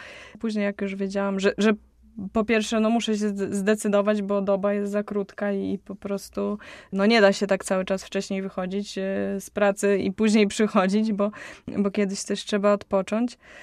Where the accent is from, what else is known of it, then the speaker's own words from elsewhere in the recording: Białystok, Podlaskie Voivodeship, Poland; No na pewno u siebie w Białymstoku zawsze lubię występować